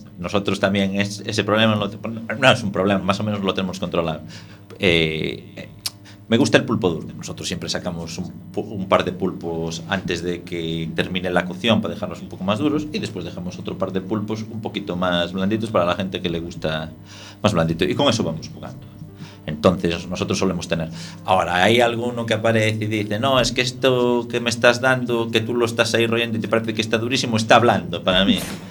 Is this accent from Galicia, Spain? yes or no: yes; Lugo, Galicia, Spain; Ya te dicen, que yo soy de Lugo y entiendo, cuidadín.